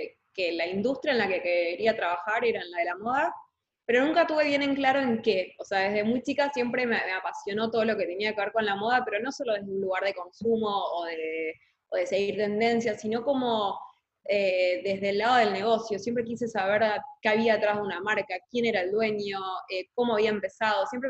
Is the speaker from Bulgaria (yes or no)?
no; Buenos Aires, Argentina; soy argentina, de Capital Federal. Tengo 28 años